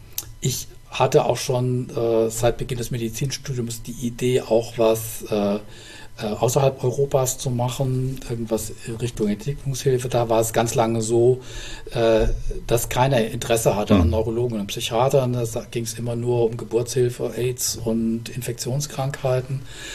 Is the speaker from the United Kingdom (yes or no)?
no; Darmstadt, Hesse, Germany; also born or lived in Heidelberg; Ich bin in Heidelberg geboren, in Darmstadt aufgewachsen